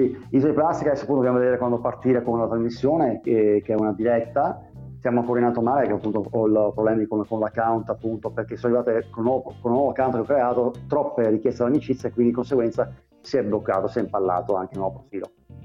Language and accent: Italian; Venice, Veneto, Italy; a Sant'Elena, a Venezia, dove io abitavo, sono nato a Sant'Elena